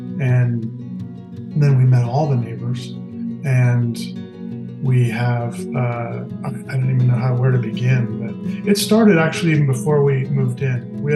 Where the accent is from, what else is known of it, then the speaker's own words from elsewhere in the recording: Sacramento, California, United States; also born or lived in France / Italy / New York; but I grew up mostly in Sacramento. In California, but I lived a lot of different places over the years. I went to school in the Bay Area. I went to school in France for a year